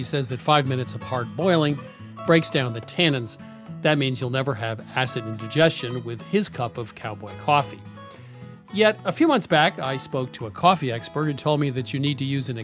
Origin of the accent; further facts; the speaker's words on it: East, United States; Because I'm from the East, and that's chicken fried steak is not common on menus out here.